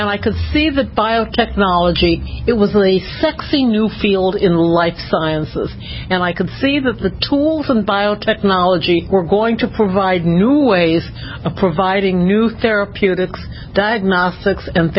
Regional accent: Chicago, Illinois, United States; It was like an orphan disease where I grew up in Chicago.

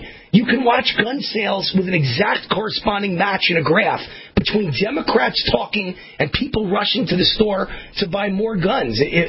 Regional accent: Las Vegas, Nevada, United States; including my hometown of Las Vegas

